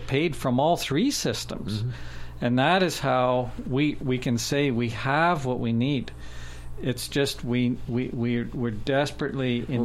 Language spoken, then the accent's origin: English; Canada; I'm from Canada, and I'm studying social enterprises.